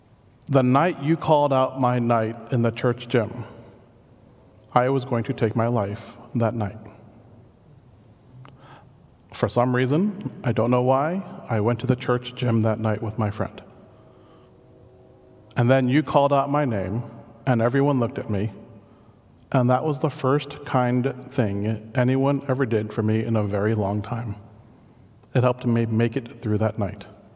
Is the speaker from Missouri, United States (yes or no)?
yes; St. Louis, Missouri, United States; I was raised in St. Louis, that's a suburb, and so moving to the inner city was a culture shock for me